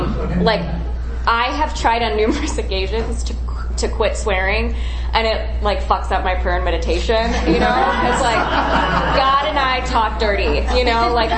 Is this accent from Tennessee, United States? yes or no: no; Chicago, Illinois, United States; also born or lived in Tucson, Arizona; I grew up in Chicago and then got sober in Tucson, Arizona.